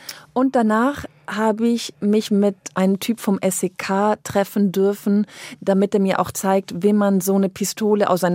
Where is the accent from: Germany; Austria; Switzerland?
Switzerland; Ich als Schweizerin normalerweise hätte sofort gesagt, Entschuldigung, hier Geld.